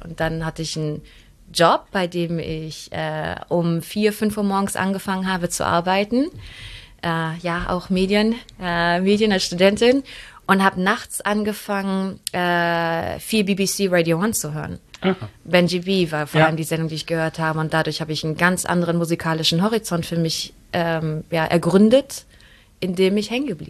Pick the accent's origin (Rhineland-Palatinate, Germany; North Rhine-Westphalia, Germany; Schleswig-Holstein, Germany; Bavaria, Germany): North Rhine-Westphalia, Germany; Neuss; Vorher halt bin ich in Neuss aufgewachsen, also was ist das, 40 Kilometer von hier.